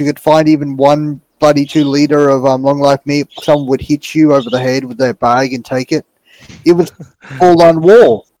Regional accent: Australia; Yeah, after the lockdowns for me, as an Australian, we basically had what is known as, like a perma-lockdown.

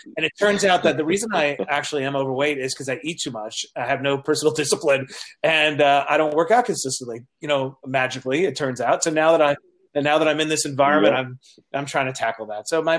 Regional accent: Queens, New York, United States; It's important to me because I grew up in Queens, very, very poor, and my mother always had chronic ailments, and we didn't have health insurance.

